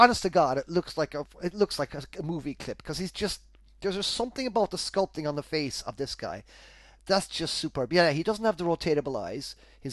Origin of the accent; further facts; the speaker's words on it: Ireland; I'm Irish. I grew up in Ireland, and you grow up idolizing, and adoring everything that's kind of comes out of America.